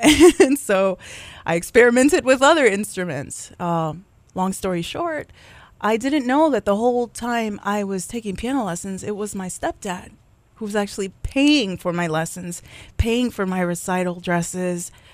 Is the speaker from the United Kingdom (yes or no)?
no; Port Chester, New York, United States; I grew up in a small town, 2 mile radius, right near Connecticut, Port Chester, New York, in Westchester County.